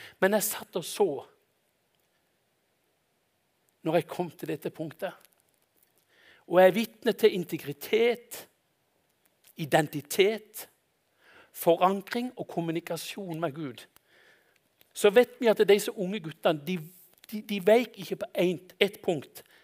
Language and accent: Norwegian; Konsmo, Agder, Norway; Når jeg tenkte jeg skulle gå inn i dette, så det en sang fra når jeg gikk på søndagsskolen hjemme i Konsmo.